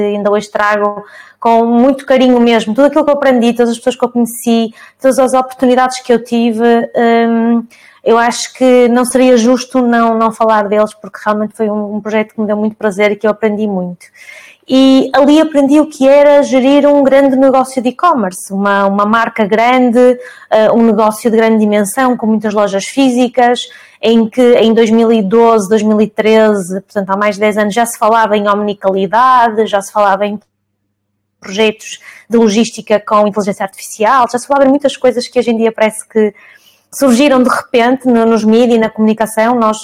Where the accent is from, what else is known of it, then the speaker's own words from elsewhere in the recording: Portugal; moved away; E passado uns anos saí de Portugal, está a fazer agora 10 anos que eu saí de Portugal, mas regressei passado um ano por questões pessoais.